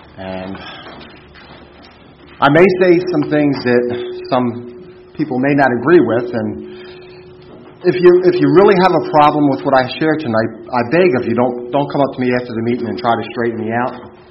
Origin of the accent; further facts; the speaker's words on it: Baltimore, Maryland, United States; now in York, United States; I'm from York, PA, originally from Baltimore, Maryland